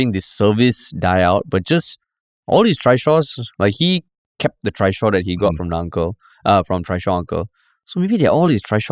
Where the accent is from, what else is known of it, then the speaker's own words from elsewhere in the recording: Tampines, Singapore; I mean, I grew up in Tampines. I love Tampines.